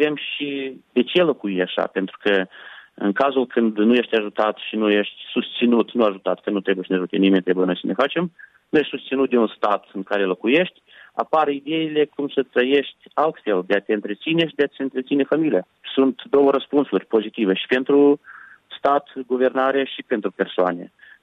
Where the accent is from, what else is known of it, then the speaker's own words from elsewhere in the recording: Călărași, Călărași District, Moldova; Eu sunt originar din Călăraș și merg pe drumul celălalt.